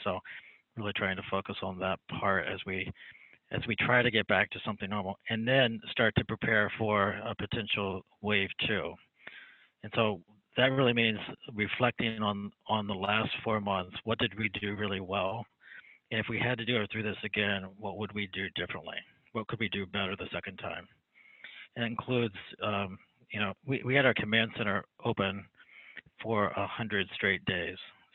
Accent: West Virginia, United States; I grew up in West Virginia. I went to med school at WVU

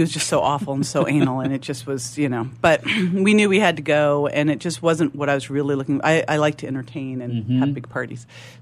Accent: Berkeley, California, United States; That was like I'm leaving here. I grew up in Berkeley. And I just wanted to get out.

